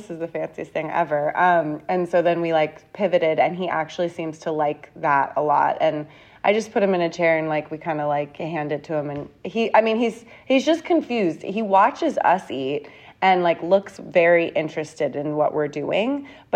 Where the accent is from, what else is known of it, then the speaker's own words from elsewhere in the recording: London, United Kingdom; born there; No, I was born in London, actually.